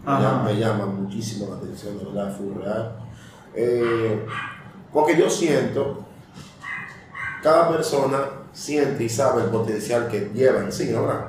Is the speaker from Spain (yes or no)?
no; Dominican Republic; Yo soy de aquí dominicano, el aguacate le dicen aguacate.